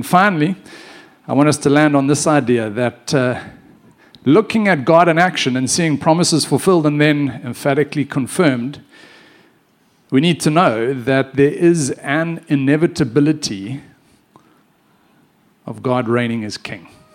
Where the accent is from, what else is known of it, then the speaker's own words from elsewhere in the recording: South Africa; I come from South Africa, if you don't know. Born in 1976. And so that put me at age 17 in April of 1994.